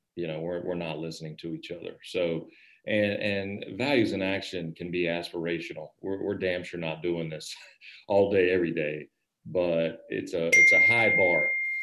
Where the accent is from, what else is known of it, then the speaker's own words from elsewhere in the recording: Hazelhurst, Georgia, United States; Grew up in South Georgia, really small town, yep. Hazelhurst, Georgia.